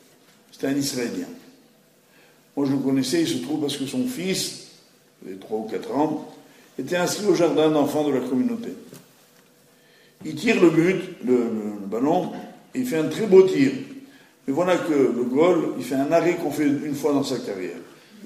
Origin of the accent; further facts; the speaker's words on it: Nice, Provence-Alpes-Côte d'Azur, France; je suis originaire de Nice